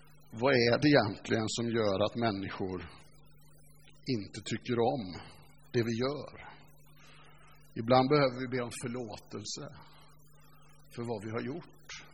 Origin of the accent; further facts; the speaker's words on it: Alingsås, Västra Götaland County, Sweden; Och då har jag vuxit upp på en plats i Alingsås